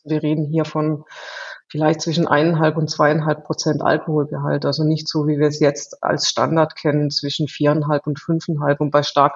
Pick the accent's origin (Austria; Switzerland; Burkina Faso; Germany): Germany; Southern Germany; ich komme aus Süddeutschland